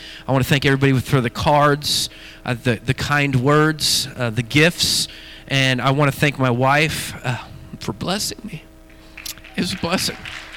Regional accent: West Coast, United States; I can say that because I grew up on the West Coast and I've heard it before.

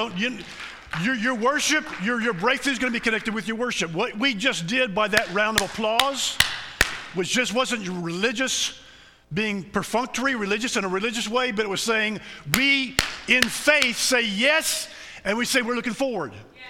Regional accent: Tennessee, United States; We lived in West Tennessee. I grew up in West Tennessee.

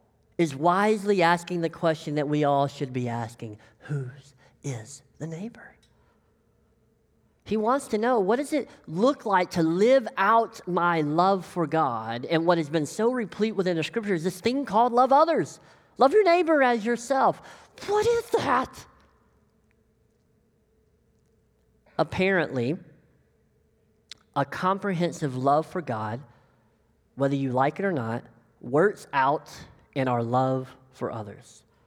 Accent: Deep South, United States; I grew up in the Deep South, and we tell stories, and they're very good at telling a lesson.

